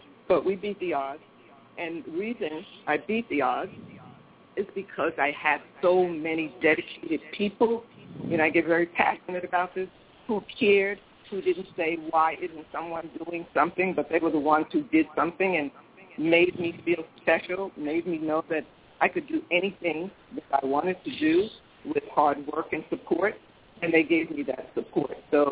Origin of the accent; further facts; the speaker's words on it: New York City, New York, United States; But we were all born and raised in urban New York City. In fact, I grew up in Harlem, USA, in big urban New York City.